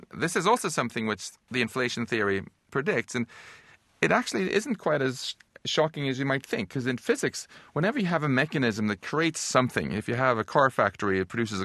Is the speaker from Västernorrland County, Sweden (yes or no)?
no; Stockholm, Stockholm County, Sweden; born or raised there